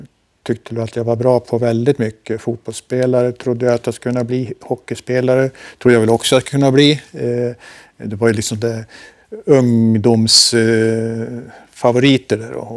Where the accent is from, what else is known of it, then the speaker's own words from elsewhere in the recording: Forsa, Gävleborg County, Sweden; Jag kommer från en liten by i Hälsingland som heter Forsa.